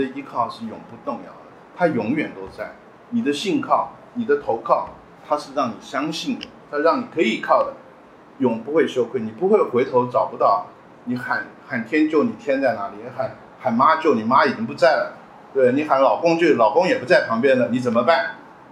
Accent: China; 我们中国人讲严以待人啊，严以待己，宽以待人

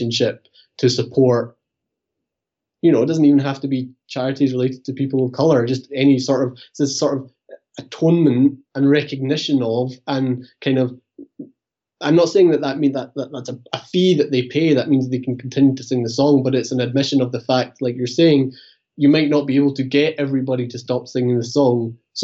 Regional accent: Glasgow, Scotland, United Kingdom; Like growing up in Glasgow, right

